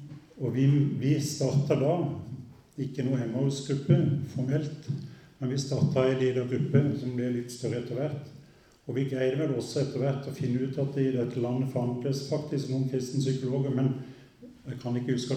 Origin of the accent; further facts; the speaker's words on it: Agder, Norway; bakgrunnen min er jo at jeg vokste opp på bedehuset på Sørlandet